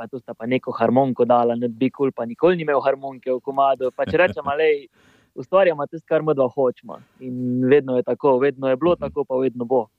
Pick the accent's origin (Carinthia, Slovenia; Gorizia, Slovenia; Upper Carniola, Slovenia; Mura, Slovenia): Carinthia, Slovenia; v bistvu vse prihajamo s Koroške, tam so skozi gavde, kot mi rečemo.